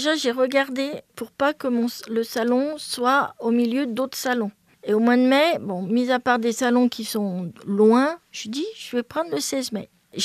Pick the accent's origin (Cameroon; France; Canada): France; Lyon, Auvergne-Rhône-Alpes; J'habite donc dans un petit village à côté de moi en montagne qui s'appelle Charchilla. Mais je ne suis pas jurassienne, je suis lyonnaise.